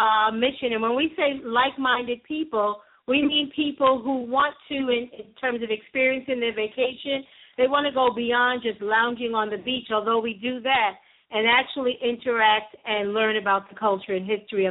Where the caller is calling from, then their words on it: Washington, District of Columbia, United States; We are calling from Washington, D.C.